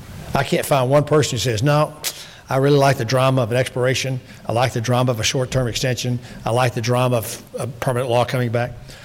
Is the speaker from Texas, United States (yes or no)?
yes; Texas, United States; Just, I know the Midwestern guys are anxious because I'm from Texas and Sonny's from Georgia and peanuts and cotton and all those kind of good things.